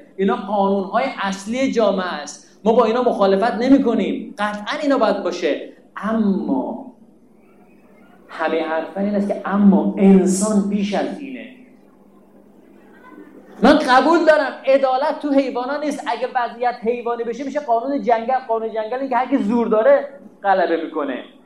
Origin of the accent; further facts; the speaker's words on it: Hamadan, Iran; من این دفعه رفته بودم همین همدان، ما همدانی هستیم، همدان رفته بودم